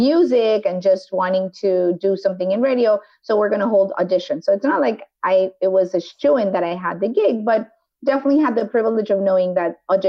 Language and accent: English; Mexico; English is a second language; I grew up in Mexico, right?